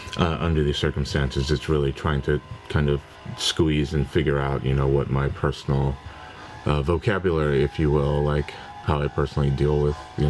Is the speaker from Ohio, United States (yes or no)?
yes; Ohio, United States; from the US, mm-hmm. Ohio.